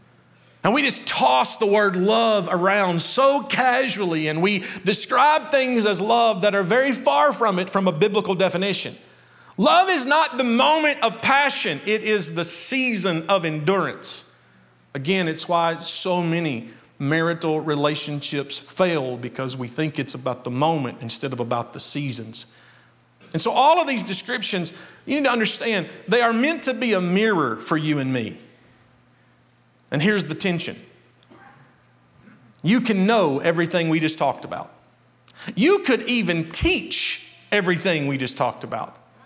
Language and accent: English; Krillsboro, Kentucky, United States; Now, I grew up in Krillsboro, Kentucky, and the way we used to say it is, why have you got to be so hateful?